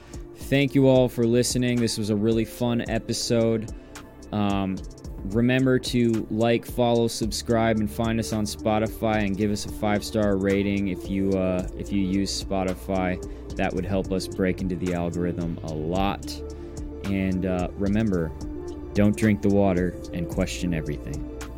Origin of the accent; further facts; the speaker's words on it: Arizona, United States; As Pima Indian, I will not go there.